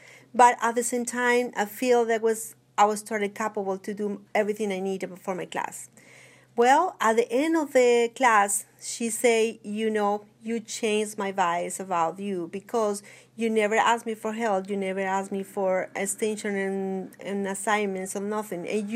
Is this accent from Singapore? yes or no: no; Colombia; English is a second language; now in United States; I'm from Colombia, I'm married, I'm working full-time